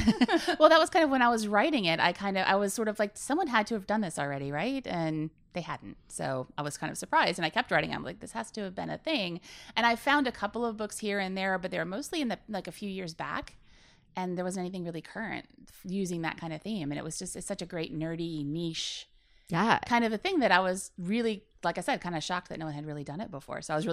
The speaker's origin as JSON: {"language": "English", "region": "Virginia", "country": "United States", "tie": "born or raised there", "said": "I grew up in Virginia, but I went to school in Rhode Island for a while."}